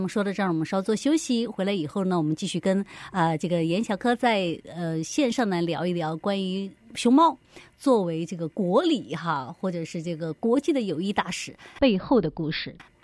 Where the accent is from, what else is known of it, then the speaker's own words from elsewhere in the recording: Sichuan, China; 对对对，我是四川人。我老觉得只有我们那儿。